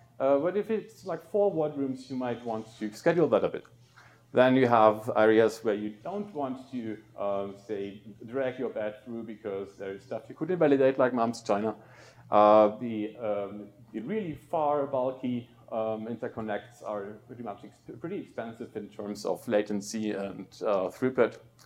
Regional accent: Munich, Bavaria, Germany; I'm from Munich, Germany

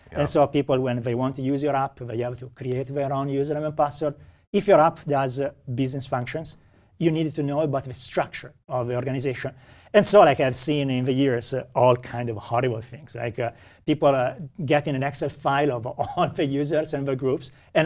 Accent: Italy; accent: Italian; English is a second language; you can hear from my accent that I am Italian, but I've been working in Microsoft Corp for 12 years.

